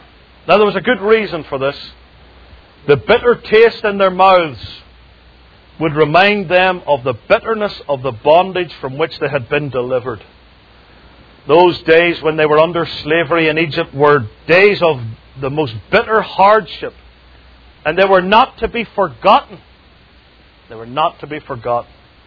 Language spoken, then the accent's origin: English; United Kingdom; I come from the United Kingdom. There are millions of them all over the place, so it's very plentiful. I grew up eating lamb